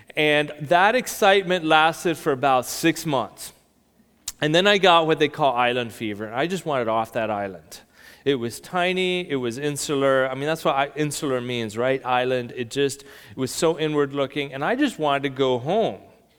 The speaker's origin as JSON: {"language": "English", "country": "Mexico", "tie": "born or raised there", "said": "I grew up in Mexico. My parents were missionaries. My parents served for 38 years with the International Mission Board. My mother is originally from Costa Rica."}